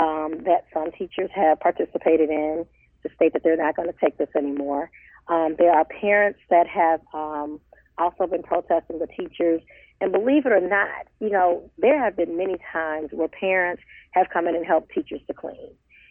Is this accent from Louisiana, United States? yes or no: no; Detroit, Michigan, United States; Well, I grew up in Detroit, and I decided after I graduated from college that I wanted to come back to the city where I grew up at and also where I lived.